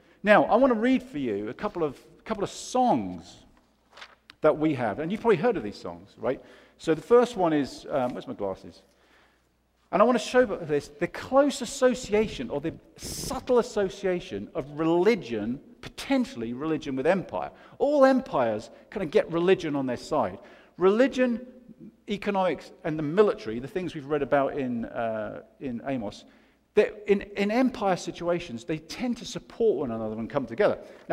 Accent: United Kingdom; I'm from Great Britain, I'm British.

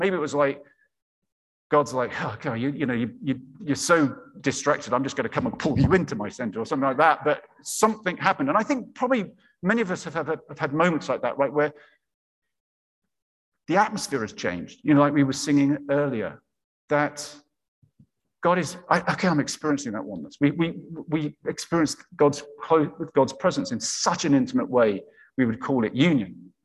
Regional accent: England, United Kingdom; moved away as an adult; also born or lived in Cincinnati, United States; used to be a pastor in Cincinnati, Ohio, spent some really wonderful 7 years there, and then went back to England, my home country

